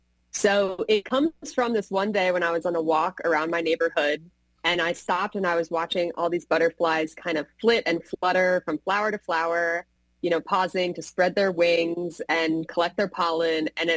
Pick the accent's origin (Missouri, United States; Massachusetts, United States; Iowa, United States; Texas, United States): Missouri, United States; St. Louis; A fun fact is that I am from St. Louis